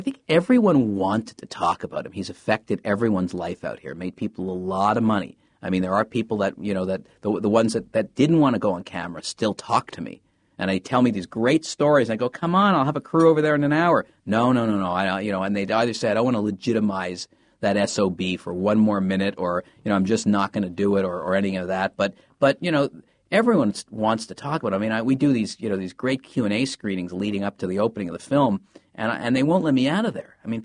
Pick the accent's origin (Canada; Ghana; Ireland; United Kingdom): Canada; now in Hollywood, United States; But as a Canadian, I was successful in getting it made.